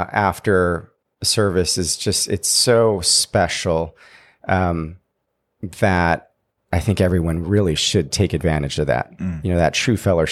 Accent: San Diego, California, United States; You know, growing up in San Diego

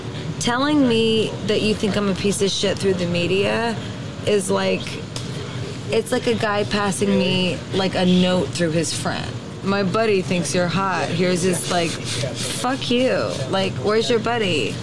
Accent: New York, United States; The only thing that really bothers me about her is that I'm Italian and from New York, you know?

